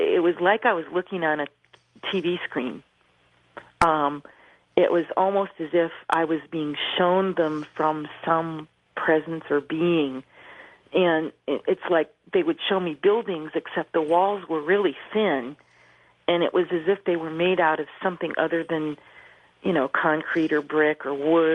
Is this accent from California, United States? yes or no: yes; California, United States; I'm from the San Francisco Bay Area.